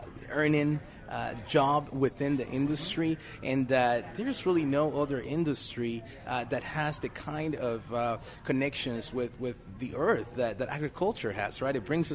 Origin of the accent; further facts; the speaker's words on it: Puerto Rico; the fact that I grew up in Puerto Rico